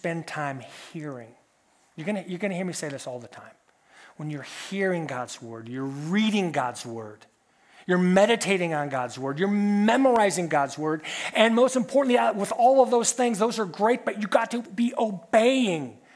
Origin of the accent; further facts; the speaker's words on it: California, United States; I came from California, and I think the bumper sticker originated there.